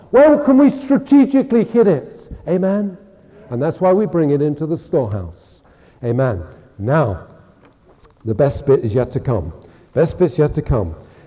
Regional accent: England, United Kingdom; I'm English and strange

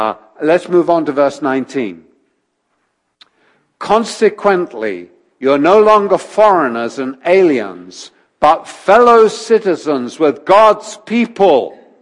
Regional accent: England, United Kingdom; What's fundamental to me is not that I'm English.

